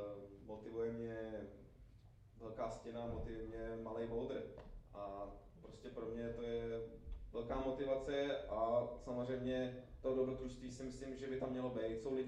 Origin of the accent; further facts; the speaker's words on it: Ústí nad Labem, Ústí nad Labem Region, Czechia; já se pocházím z Ústí nad Labem, kde žiju